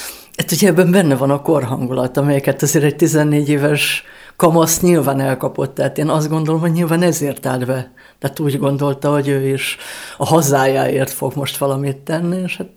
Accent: Budapest, Hungary; born there; olyan egyébként pesti vagyok születésem szerint

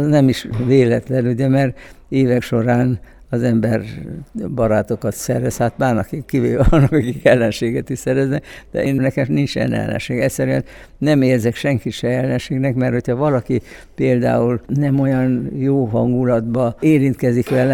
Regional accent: Debrecen, Hajdú-Bihar, Hungary; now in Budapest, Hungary; Hát én eredetileg is, mert ugye én Debrecenben születtem, tehát nekem az első rendű otthonom az nem Budapest, hanem Debrecen. Mert én a gyerekkori éveimet, a legboldogabb éveimet az életemben, azt itt töltöttem

